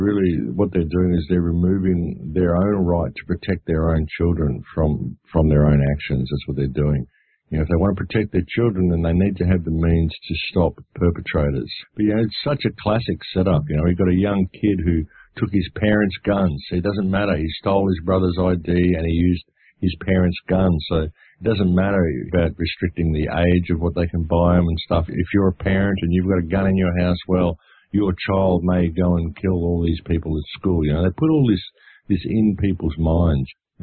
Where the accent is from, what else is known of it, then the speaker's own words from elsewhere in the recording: Australia; now in United Kingdom; You're in England. I'm going, yeah, but I'm from Australia, so.